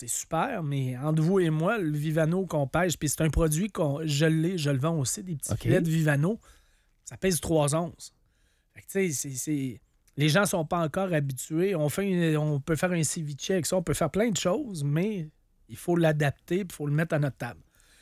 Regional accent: Trois-Pistoles, Quebec, Canada; Moi, je me rappelle, j'ai passé mon enfance à Trois-Pistoles, en face des Escoumins.

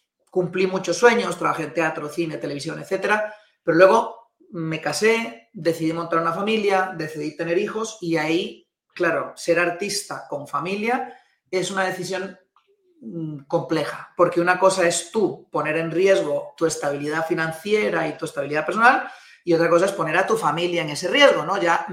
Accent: Costa Rica; born there; soy nacido en Costa Rica, nací en hogar de emprendedores y empresarios

